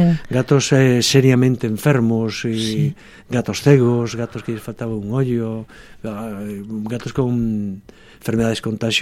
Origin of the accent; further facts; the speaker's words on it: Sillobre, Galicia, Spain; e os que somos de Sillobre son os dous ríos de Sillobre